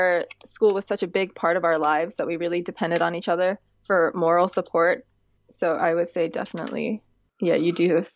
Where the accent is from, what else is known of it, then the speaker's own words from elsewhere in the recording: Thailand; also born or lived in United States; I was born in America, so I have an American passport through birthright. But then my parents are Thai, and I grew up in Thailand. So I also have a Thai passport.